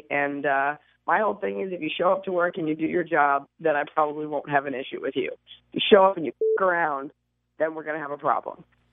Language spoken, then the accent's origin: English; Texas, United States; I only grew up in the one place. But I will say, growing up in Texas, you know, we're the only state that provides 2 years of our own state history.